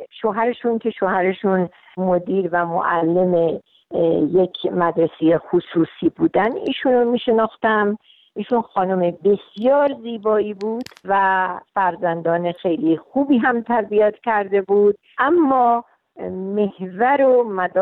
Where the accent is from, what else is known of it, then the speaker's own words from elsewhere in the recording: south, Iran; خب من چون جنوبی هستم دلم میخواد یه غذای جنوبی روی میز بگذارم